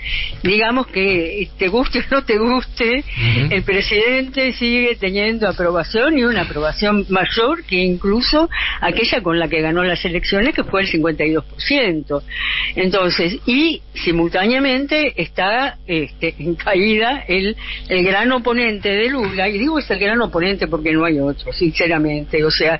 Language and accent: Spanish; Argentina; now in Brazil; cuando uno vuelve al país de uno, a la ciudad de uno, recupera todo el argentinismo.